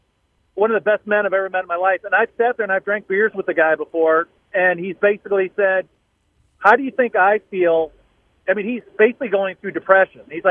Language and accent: English; St. Louis, Missouri, United States; I'm always listening when I'm in from St. Louis for work.